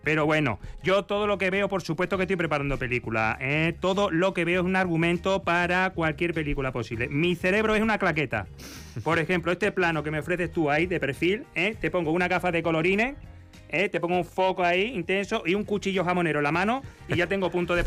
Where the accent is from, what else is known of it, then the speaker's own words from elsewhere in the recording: Calzada de Calatrava, Castilla-La Mancha, Spain; Yo soy manchego, vamos.